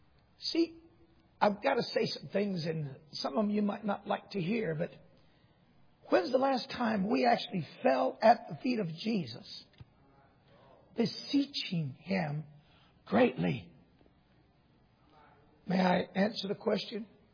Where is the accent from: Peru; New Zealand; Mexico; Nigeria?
Peru; also born or lived in Dallas, United States / Houston, United States; now in United States; The Americans, and I'm one too. I was born in Dallas, Texas. I was raised in Peru, but I always considered Houston home